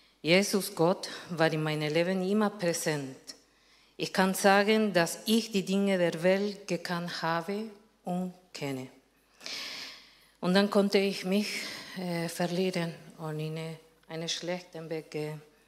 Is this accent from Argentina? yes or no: yes; Argentina; German is a second language; Ah, ich komme aus Argentinien, wo gutes Fleisch gibt.